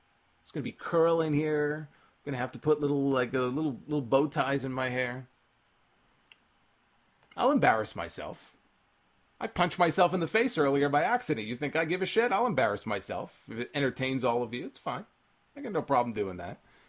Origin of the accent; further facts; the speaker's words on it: New York, United States; accent: New York; That's my New York accent coming in.